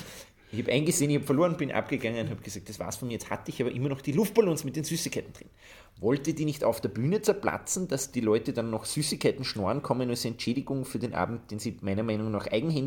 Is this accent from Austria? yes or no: yes; Upper Austria, Austria; In meinem Heimatbundesland Oberösterreich, da würde man jetzt glauben, Heimvorteil, aber nein.